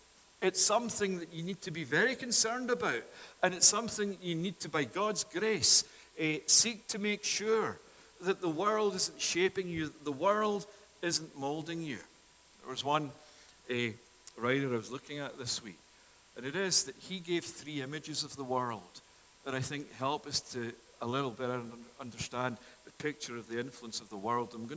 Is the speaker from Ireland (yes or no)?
no; Scotland, United Kingdom; now in Canada; as my accent tonight tells you, that I'm not by birth Canadian, but it is that I come from Scotland